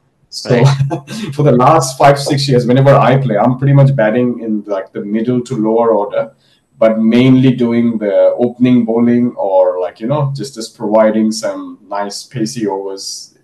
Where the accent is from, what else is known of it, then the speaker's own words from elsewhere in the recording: Kolkata, West Bengal, India; I loved cricket since I grew up, because I grew up in Kolkata in West Bengal.